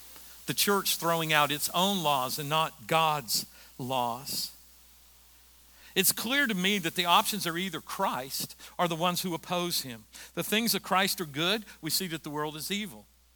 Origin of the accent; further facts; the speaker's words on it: the South, United States; we're from the South, so we're gonna go slow.